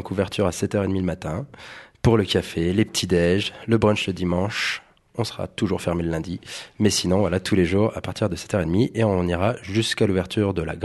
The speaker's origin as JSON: {"language": "French", "region": "Nouvelle-Aquitaine", "country": "France", "lives_now": "Argentière, France", "said": "moi qui suis savoyard pure souche, non pas du tout, je suis bordelais"}